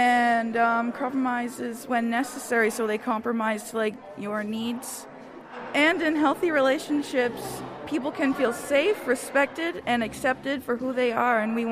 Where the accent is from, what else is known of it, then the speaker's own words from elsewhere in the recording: St. Mary's First Nation, New Brunswick, Canada; I'm from St. Mary's First Nation.